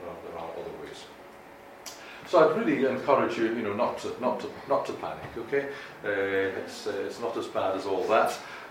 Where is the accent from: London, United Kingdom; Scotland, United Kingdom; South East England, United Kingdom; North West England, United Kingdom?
Scotland, United Kingdom; I'm from the UK. I'm from Scotland. So my accent isn't quite the same as Norman's.